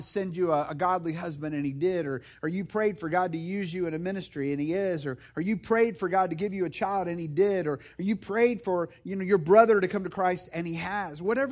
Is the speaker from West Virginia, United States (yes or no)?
yes; West Virginia, United States; I talk about how I grew up in West Virginia, how I grew up in a very small town, very outdoors, how my dad was a pastor of a church